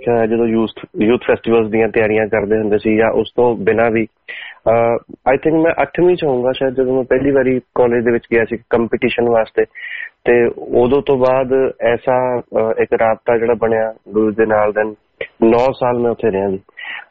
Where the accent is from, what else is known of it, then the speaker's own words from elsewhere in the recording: Banga, Punjab, India; also born or lived in Paheer; Then daddy ਦੀ service ਫਿਰ S N college Banga ਉੱਥੇ ਹੋਈ, ਉਹਨਾਂ ਨੇ ਉੱਥੇ ਪੜ੍ਹਾਇਆ, ਹਜੇ 3 ਸਾਲ ਹੋਏ ਨੇ ਰਿਟਾਇਰ ਹੋਏ ਜੀ 42 ਸਾਲ ਦੀ ਸਰਵਿਸ ਤੋਂ ਬਾਅਦ। ਤੇ ਮੇਰਾ ਜਿਹੜਾ ਬਚਪਨ ਆ ਉਹ ਸਾਰਾ ਫਿਰ ਦੁਆਬੇ ਚ ਬੀਤਿਆ ਬੰਗੇ